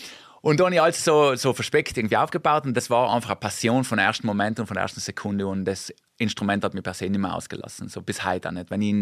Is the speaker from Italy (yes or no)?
yes; Brixen, Trentino-Alto Adige, Italy; Ich bin eigentlich auch mit Sport und mit der Handballhalle irgendwie groß geworden in Brixen.